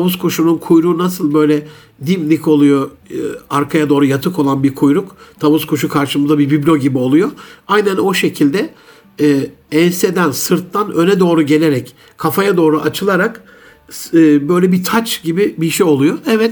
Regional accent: Gaziantep, Turkey; mesela ben Antepliyim, Antep usulü bazı yemekler yapabilirim.

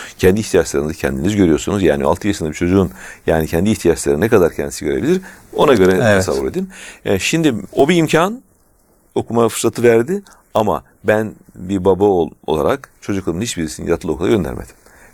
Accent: İzmit, Kocaeli, Turkey; Yani ben İzmitliyim. Yani İzmit'in merkez köyünde doğup büyüdüm. Ama oturduğumuz köyde ilkokul yoktu.

